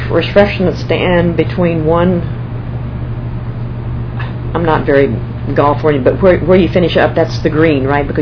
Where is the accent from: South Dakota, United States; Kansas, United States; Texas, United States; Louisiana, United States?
Louisiana, United States; I could have taken the test in California and gotten a California license, but I'm from Louisiana. I should have a Louisiana driver's license.